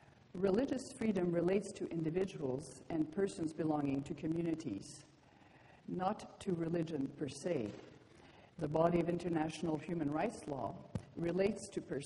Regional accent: Canada; I'm just a Canadian Foreign Service officer who's been around for 40 years.

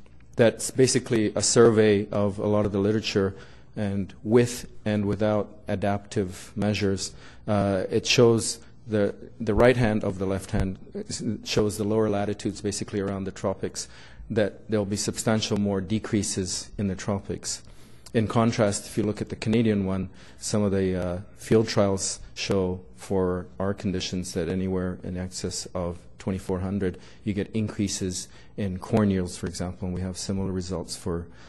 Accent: Ethiopia; I'm originally from Ethiopia.

